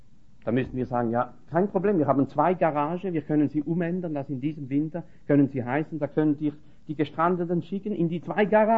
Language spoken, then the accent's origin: German; France; Also wir gehören zu einem Volk. Ich bin Franzose und bin sehr froh, dass ich Franzose bin.